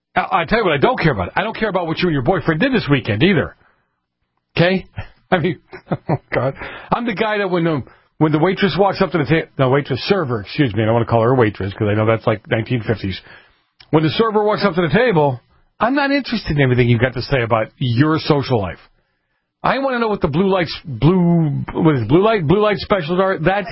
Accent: Boston, Massachusetts, United States; Now, part of that was the way I grew up in Boston. I was an Italian, came from an Italian

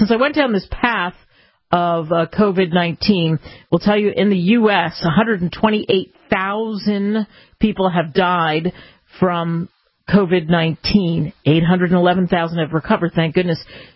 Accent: Camden, New Jersey, United States; I mentioned growing up near Camden, New Jersey

